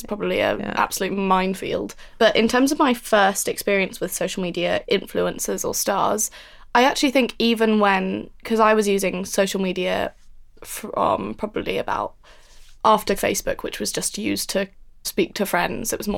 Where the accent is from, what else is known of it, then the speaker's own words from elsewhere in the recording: London, United Kingdom; I am from London, mainly. I've just moved back after uni